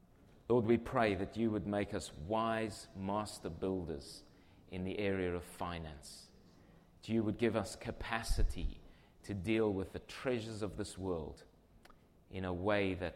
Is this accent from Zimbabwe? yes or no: yes; Zimbabwe; I was born in Zimbabwe and raised in Zimbabwe, went to school there. My dad is Portuguese and came to Africa when he was about 11 years old.